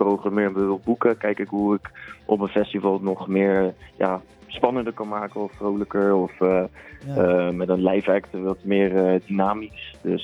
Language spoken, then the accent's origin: Dutch; Rotterdam, South Holland, Netherlands; Ik kom zelf uit Rotterdam.